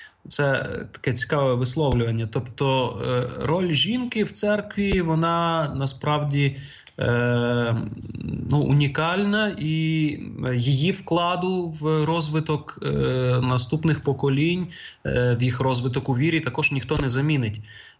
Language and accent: Ukrainian; Kharkiv, Kharkiv Oblast, Ukraine; я походжу з Харкова, а це, ну, місто, в якому не найбільше по Україні католиків.